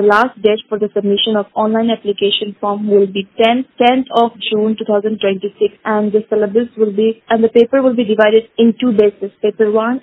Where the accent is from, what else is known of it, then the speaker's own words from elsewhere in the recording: Rajasthan, India; I am a teacher from Rajasthan.